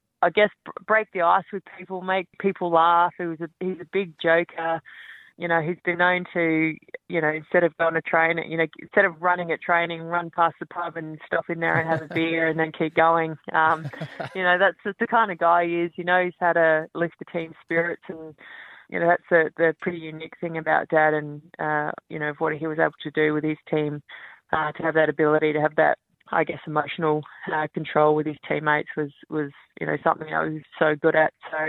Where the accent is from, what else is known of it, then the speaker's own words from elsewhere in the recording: Port Adelaide, South Australia, Australia; it was good fun for myself and sisters growing up in the Port Adelaide Footy Club, and getting to watch Dad play